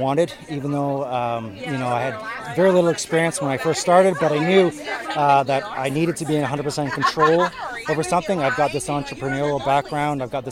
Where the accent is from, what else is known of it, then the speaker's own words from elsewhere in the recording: Victoria, British Columbia, Canada; I am from Victoria originally, yes.